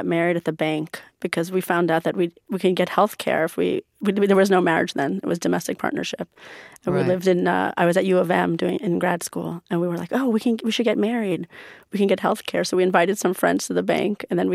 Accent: United States; You know, I grew up in America going to Persian school, I grew up as a Muslim, going to the mosque, growing up very spiritual in terms of religion.

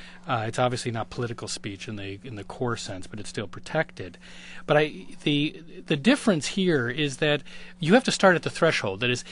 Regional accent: Chicago, Illinois, United States; Well, you're only asking me because I am from Chicago.

